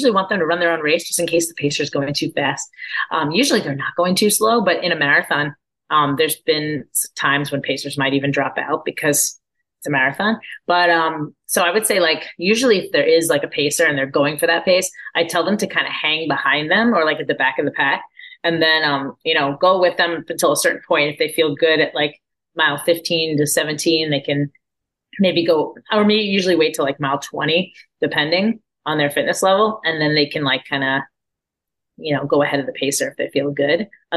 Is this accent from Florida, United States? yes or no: yes; Orlando, Florida, United States; The Olympic trials are in my hometown of Orlando.